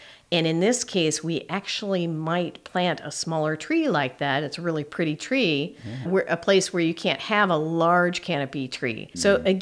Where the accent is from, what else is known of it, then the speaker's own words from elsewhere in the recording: Midwest, United States; But I'm from the Midwest